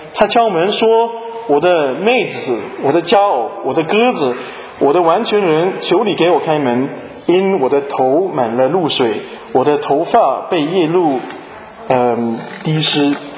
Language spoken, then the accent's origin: Chinese; Chaozhou, Guangdong, China; 有的时候我们潮州话我们叫她阿梅啊